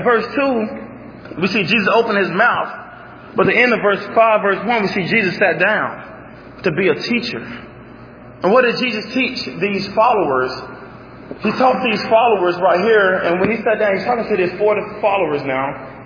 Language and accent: English; Arkansas, United States; I'm from Arkansas, I like to fish.